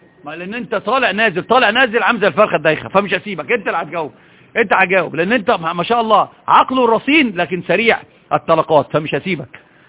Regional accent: Egypt; عندنا في مصر بيقولوا زيادة الخير إيه؟ خير.

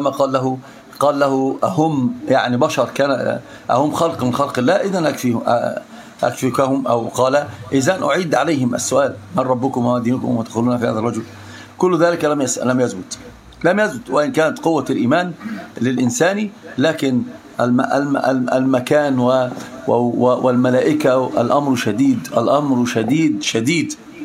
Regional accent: Egypt; عندنا في مصر بيقولوا ايه؟

